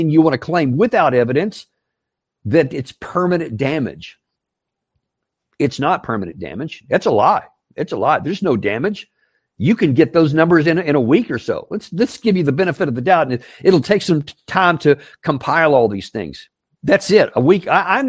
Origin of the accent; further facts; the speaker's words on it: United States; I'm an American, and I love Americans, and I love all the people